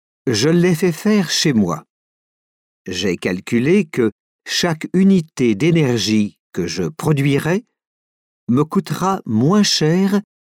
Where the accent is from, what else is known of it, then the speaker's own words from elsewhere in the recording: France; Ce qui manque chez nous en France, c'est la volonté politique.